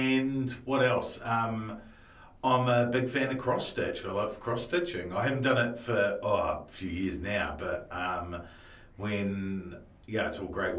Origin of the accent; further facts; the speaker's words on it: Christchurch, Canterbury, New Zealand; now in Taranaki, New Zealand; So I'm originally from Christchurch.